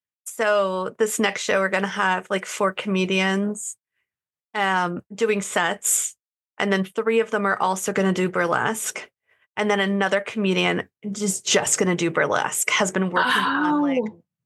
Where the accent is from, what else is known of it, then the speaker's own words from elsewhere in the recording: Portland, Oregon, United States; Portland, yeah, my hometown, more strip clubs per capita than anywhere else in the United States.